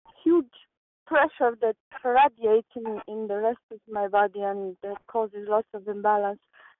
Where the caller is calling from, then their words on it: Romania; I'm calling from Romania.